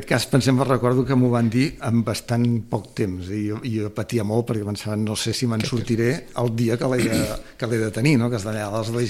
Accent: Barcelona, Catalonia, Spain; Jo com a barceloní, gairebé tota la vida, quan sortíem fora de Barcelona, anàvem cap al nord.

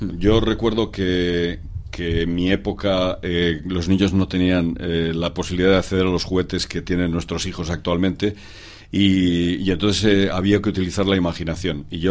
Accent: Madrid, Community of Madrid, Spain; Y no soy catalán, soy madrileño.

